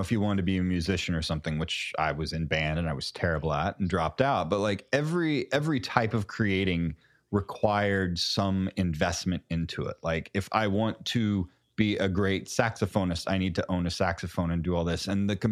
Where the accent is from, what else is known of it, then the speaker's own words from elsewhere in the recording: Missouri, United States; now in New York, United States; Born and raised in the rolling cornfields of Missouri.